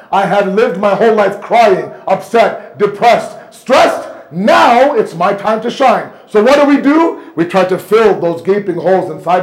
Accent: Toronto, Ontario, Canada; I remember growing up in Toronto

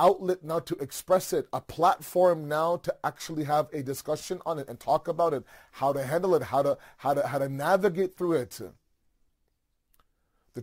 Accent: Toronto, Ontario, Canada; I was born and raised in Toronto. You know, I was born to typical Pakistani parents, immigrant parents. And so me growing up here in Toronto, where I'm coming to you from

